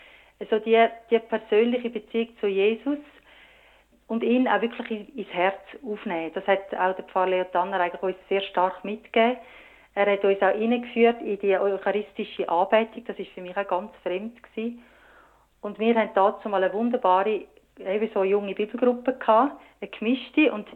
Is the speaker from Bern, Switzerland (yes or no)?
no; Dietikon, Zurich, Switzerland; accent: Zurich; also born or lived in Toggenburg; gut katholischen Familie aufgewachsen. Wir sind jeden Sonntag in Kirche. Ich bin in Dietikon aufgewachsen, darum habe ich auch in einer Zürcher Einschlag, obwohl ich Toggenburgerin bin. Wir sind dann später ins Toggenburg gezügelt.